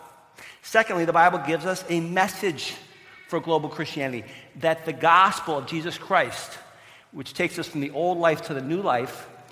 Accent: Michigan, United States; I'm from Michigan, by the way, if you didn't know.

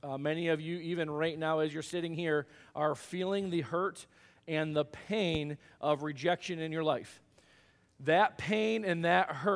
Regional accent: Michigan, United States; No, I grew up in Michigan, grew up watching the Tigers and the Cubs. Chicago's only 3 hours away, so I got to go to Wrigley all the time as a kid

